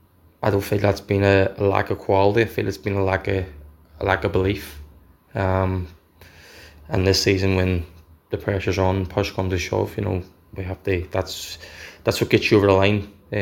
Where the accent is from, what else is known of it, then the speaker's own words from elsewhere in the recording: Derry, Northern Ireland, United Kingdom; moved away as an adult; I'm born and raised in Derry. I was a Derry fan obviously growing up.